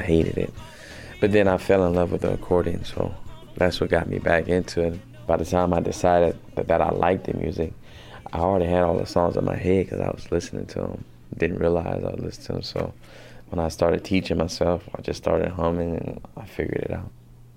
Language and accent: English; Richmond, California, United States; born there; I was born here in Richmond, California. My family, my mom's side was from Eunice, Louisiana. My dad's side is from Jennings, Louisiana.